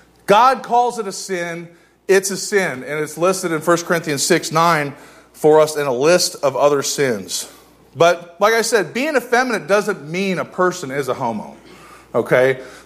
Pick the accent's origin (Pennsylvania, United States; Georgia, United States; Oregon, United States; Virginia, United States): Oregon, United States; Portland; I'm from Portland. I'm a Generation X person